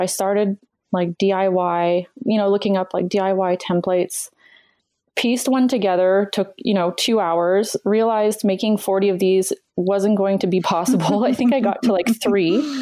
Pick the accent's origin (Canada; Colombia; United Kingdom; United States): Canada; I'm Canadian